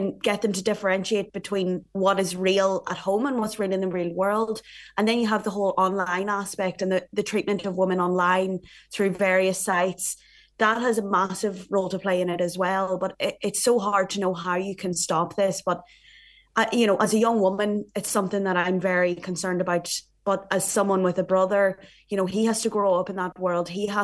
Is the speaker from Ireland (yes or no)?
yes; Ulster, Ireland; You always think that growing up in Donegal, you're very safe.